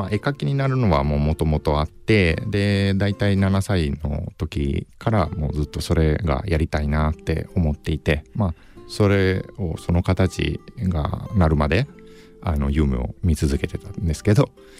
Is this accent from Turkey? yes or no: no; Italy; Japanese is a second language; now in Japan; たまたま家の近くにイタリアですけど日本の日本語学校があって、